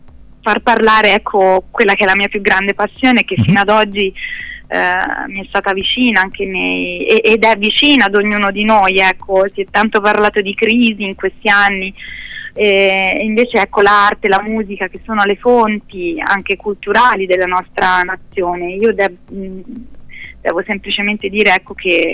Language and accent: Italian; Switzerland; born there; sono nata in Svizzera, e quindi ho negli occhi veramente, ecco, il profumo e il respiro di queste vallate